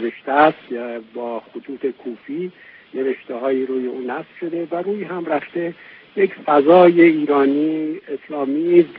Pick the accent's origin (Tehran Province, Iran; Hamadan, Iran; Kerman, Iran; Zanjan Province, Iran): Tehran Province, Iran; Tehran; من چون خودم تهرانی هستم و در شمال تهران زندگی میکنم